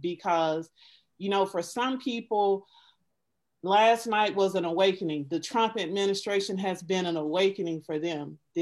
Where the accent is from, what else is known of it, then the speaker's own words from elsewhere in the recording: Georgia, United States; now in Atlanta, United States; I'm from the East Coast. I live in Metro Atlanta, but I'm from South Georgia.